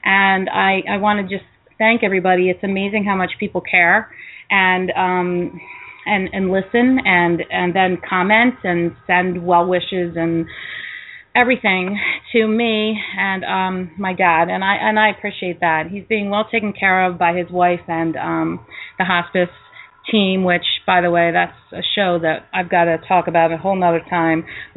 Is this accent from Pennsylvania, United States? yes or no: yes; Philadelphia, Pennsylvania, United States; I am from Philadelphia area.